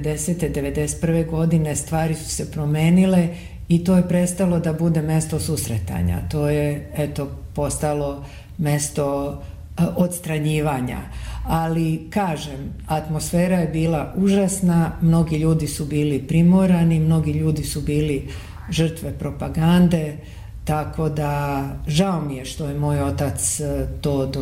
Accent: Zagreb, City of Zagreb, Croatia; moved away as an adult; now in Serbia; Ja sam iz Zagreba došla 91. godine. Meni je bilo vrlo teško u Zagrebu

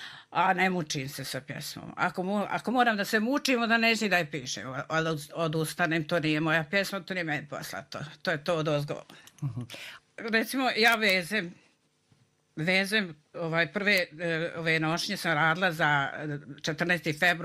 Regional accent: Kotor Varoš, Republika Srpska, Bosnia & Herzegovina; born there; Jer ja sam rođena na Kotorvaroškoj opštini. Čak sam prvi razred gimnazije i istureno odjeljenje bilo u Kotorvarošu

